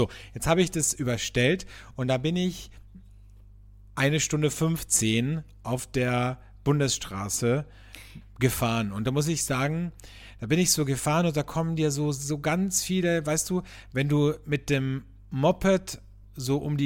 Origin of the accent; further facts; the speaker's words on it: Austria; Also wie man bei uns in Österreich sagt, a Sackerl.